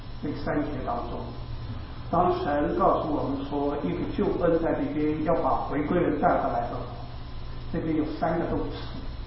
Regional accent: China; 那亚洲我们今天中国人，我们中国是在亚洲是最具重要的

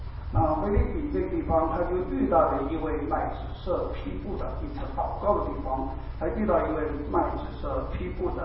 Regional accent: China; 中秋节是我们中国人很喜欢的一个节日，叫花好月圆。

